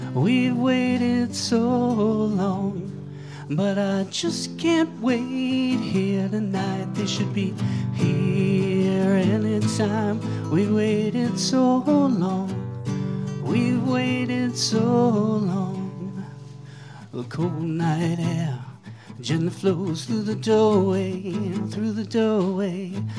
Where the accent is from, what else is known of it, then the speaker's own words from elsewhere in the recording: Pennsylvania, United States; Okay, I'm from Pennsylvania. I've been out here for a couple of days